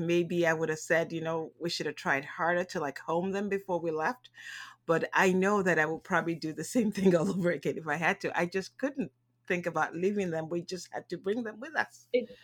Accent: United States; And because being American, I just say hello to everybody

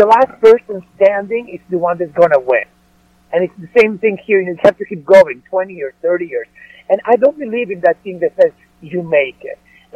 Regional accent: Italy; English is a second language; So I went back to Italy after 5 years not working in my home country. It was nice to go back and work there.

